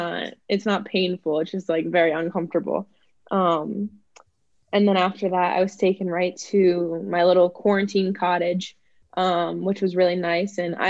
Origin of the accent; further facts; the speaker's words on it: Ohio, United States; I'm like, maybe it's because I'm from Ohio, but I'm not sure.